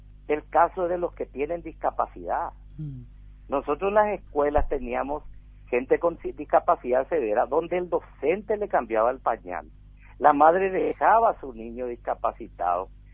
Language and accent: Spanish; Paraguay; como paraguayo, no como ministro